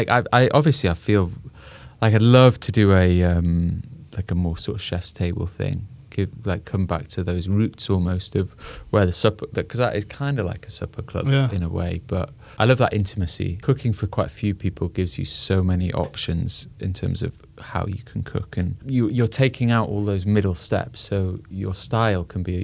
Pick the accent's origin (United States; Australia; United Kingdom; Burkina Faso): United Kingdom; North East England; growing up in Northumberland